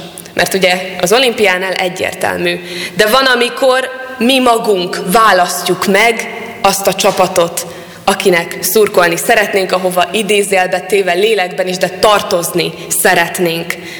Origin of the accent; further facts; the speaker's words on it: Hungary; Mi is magyarok vagyunk, a magyaroknak szurkolunk.